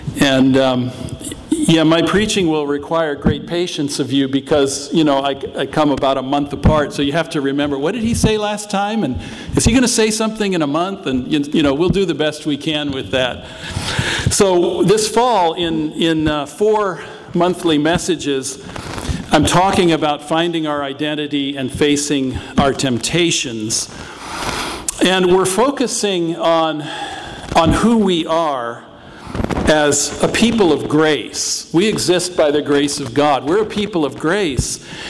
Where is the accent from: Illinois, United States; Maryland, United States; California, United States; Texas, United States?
California, United States; I grew up in the Orthodox Presbyterian Church and little country church in the foothills of the Sierra Nevadas in Northern California.